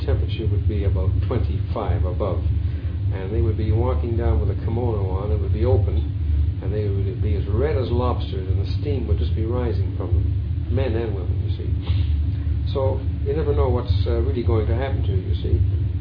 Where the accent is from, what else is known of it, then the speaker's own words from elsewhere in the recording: Winnipeg, Manitoba, Canada; born there; I was born in Winnipeg in 1913 in the Grace Hospital.